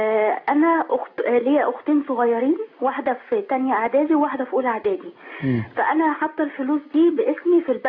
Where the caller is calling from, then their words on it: Giza, Giza Governorate, Egypt; من الجيزة.